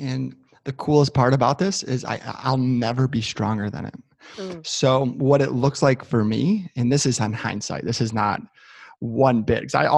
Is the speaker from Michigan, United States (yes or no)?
yes; Michigan, United States; So I'm 33 years old. I born and raised in Southeast Michigan, just north of Detroit.